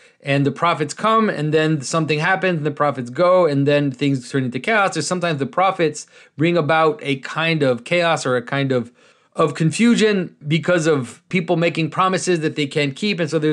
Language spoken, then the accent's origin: English; Canada; our new king as a Canadian